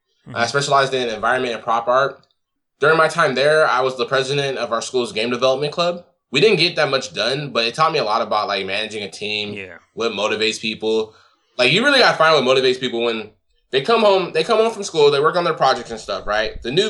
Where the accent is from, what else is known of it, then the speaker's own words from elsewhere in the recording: Antioch, California, United States; Okay, so yeah, I was born and raised in Antioch, California.